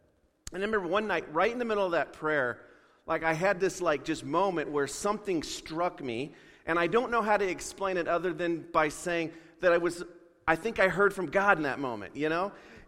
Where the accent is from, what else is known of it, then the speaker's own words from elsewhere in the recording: Wyoming, United States; moved away as an adult; also born or lived in Missouri; I grew up in Wyoming, ended up moving to Missouri, you know, in my early 20s